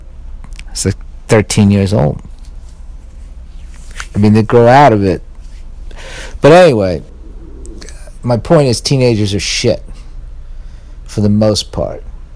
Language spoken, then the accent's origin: English; Staten Island, New York, United States; I remember when I was a kid and I was a teenager. I moved from Staten Island, which was not the ideal place to live, mind you.